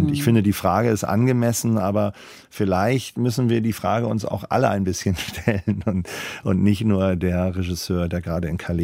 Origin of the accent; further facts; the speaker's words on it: Northern Germany, Germany; ich bin ja Norddeutscher